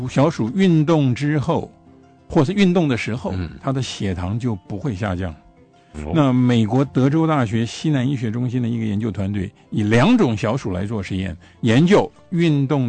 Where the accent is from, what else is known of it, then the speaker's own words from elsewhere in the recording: Taiwan; 我们台湾人到中国大陆去旅游的人，也是越来越多嘛。